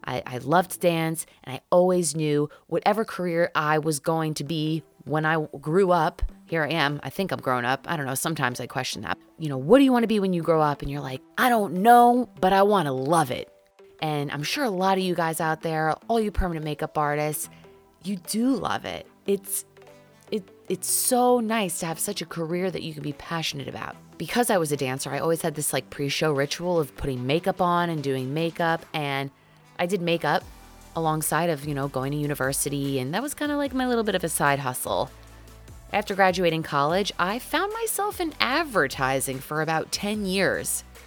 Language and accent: English; Long Island, New York, United States; now in New York City, United States; I'm from Long Island. You grow up and you dream of living in New York City, so here I am, and I'm living the dream.